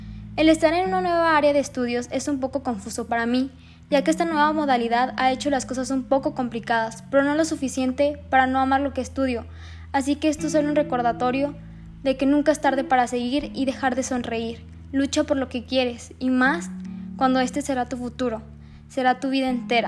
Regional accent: Saltillo, Coahuila, Mexico; soy de Saltillo, Coahuila

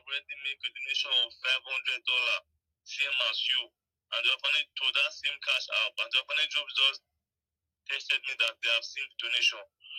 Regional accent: Serbia; also born or lived in Germany; now in United States; What is important is that I'm from Germany and I moved to America. So growing up in Serbia is not really important for you to know.

